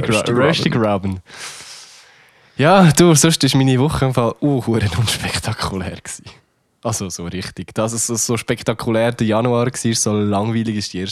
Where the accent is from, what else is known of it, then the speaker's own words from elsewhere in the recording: Uri, Switzerland; aus meinem Kanton raus und oute mich dort wahrscheinlich auch wieder sehr ungern als Urner